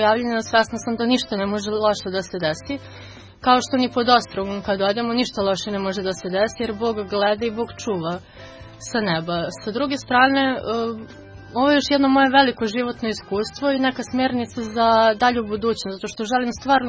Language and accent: Serbian; Kragujevac, Šumadija and Western Serbia, Serbia; imam 23 godine, iz Kragujevca sam. Rođena sam ovde, inače sa majčine strane su mi iz Srema rođaci